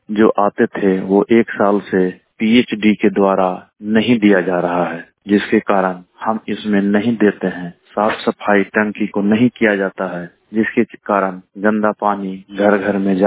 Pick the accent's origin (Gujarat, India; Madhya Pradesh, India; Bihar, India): Bihar, India; Niyamatpur; ग्राम नियामतपुर, पंचायत खरभैया, प्रखंड दनियामा, जिला पटना, राज्य बिहार।